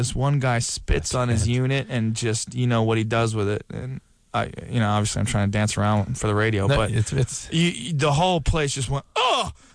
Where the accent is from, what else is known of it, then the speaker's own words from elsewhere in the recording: Boston, Massachusetts, United States; also born or lived in New Jersey; I was born in New Jersey, I grew up in Boston.